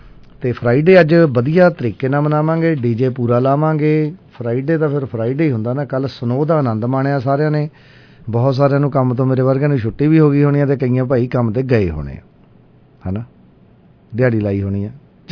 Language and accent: Punjabi; Punjab, India; ਫਤਿਹਗੜ੍ਹ ਸਾਹਿਬ ਜ਼ਿਲ੍ਹੇ ਦੇ ਵਿੱਚ, ਜਾਣੀ ਸਾਡਾ ਮੇਰਾ ਜ਼ਿਲ੍ਹਾ ਕਹਿ ਸਕਦੇ ਹਾਂ